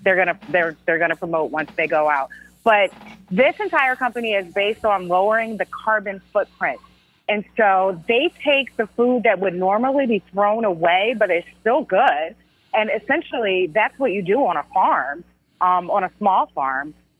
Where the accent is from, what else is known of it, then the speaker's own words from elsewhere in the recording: Philadelphia, Pennsylvania, United States; We're from Philly. So the Acme. So like whose mama didn't go to the Acme when you're from Philly, right?